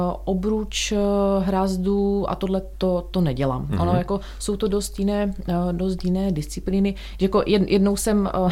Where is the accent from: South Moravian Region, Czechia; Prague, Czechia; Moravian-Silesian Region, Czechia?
Moravian-Silesian Region, Czechia; Ostrava; já jsem původně z Ostravy a teda vlastně jsem byla v Ostravě i po tom úraze